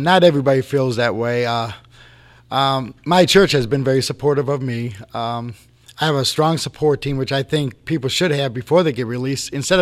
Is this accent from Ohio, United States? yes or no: yes; Cleveland, Ohio, United States; I grew up in the Cleveland area. I was adopted at 6 months old.